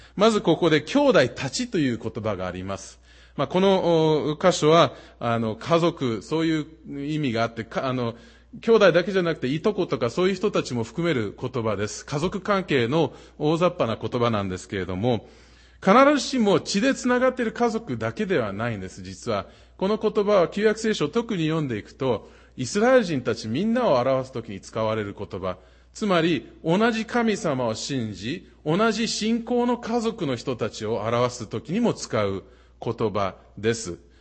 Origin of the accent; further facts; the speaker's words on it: Minnesota, United States; now in Boston, United States; 私ももともとボストンの人じゃないんです。ミネソタ出身ですけれども